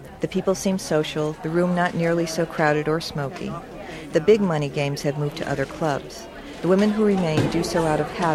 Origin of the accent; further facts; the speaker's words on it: Wallingford, Connecticut, United States; We, my mother and I, are in my hometown, Wallingford, Connecticut.